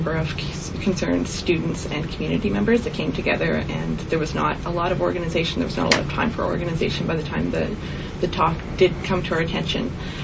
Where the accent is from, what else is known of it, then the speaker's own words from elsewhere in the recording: Canada; I think that we have the right as Canadian citizens to be free from hate speech